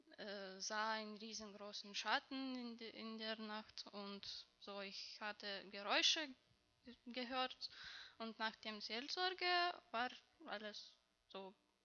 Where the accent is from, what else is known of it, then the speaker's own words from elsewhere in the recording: Lithuania; now in Mannheim, Germany; Ich komme aus Litauen.